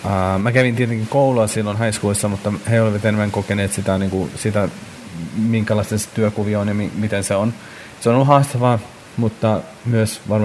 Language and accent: Finnish; Jerusalem, Jerusalem District, Israel; moved away as an adult; now in Finland; aikoinaan Israelissa. Kasvoin siellä lapsuudesta asti high schoolin jälkeen, kun kirjoitin IB-diplomin. Tulin armeijaan tänne Suomeen ja nyt olen täällä niin kuin töissä jo opiskelemassa.